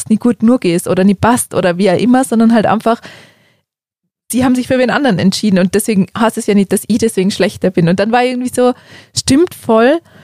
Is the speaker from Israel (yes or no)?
no; Tyrol, Austria; Naja, sagen wir ja, wir sind Tiroler.